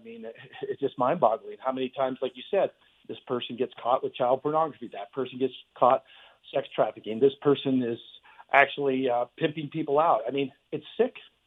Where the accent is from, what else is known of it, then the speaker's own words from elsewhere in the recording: Vermont, United States; I mean, I have a friend of mine who lives back in Vermont, my home state